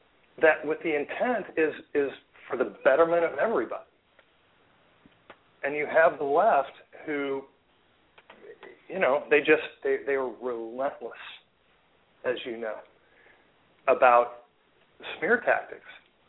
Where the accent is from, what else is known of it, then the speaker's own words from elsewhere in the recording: Cape Girardeau, Missouri, United States; Sure. I live in St. Louis. I've been here almost 27 years now. I grew up in Cape Girardeau, Missouri, as did Rush